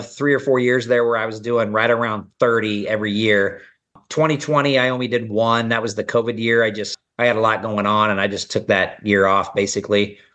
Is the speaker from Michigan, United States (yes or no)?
no; Kansas, United States; They've never been sold in Kansas City, but they are a made in Kansas product. I was born and raised in Kansas.